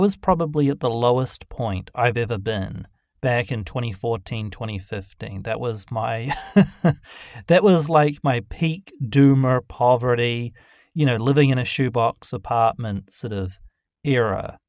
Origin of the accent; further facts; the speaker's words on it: New Zealand; Like, I grew up in New Zealand, obviously, not to repeat something that you all know